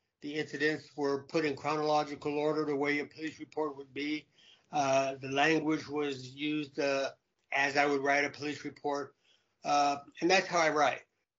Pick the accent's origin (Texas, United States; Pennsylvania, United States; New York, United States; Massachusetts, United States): Texas, United States; El Paso; I was a karate student and teacher when I was growing up in El Paso.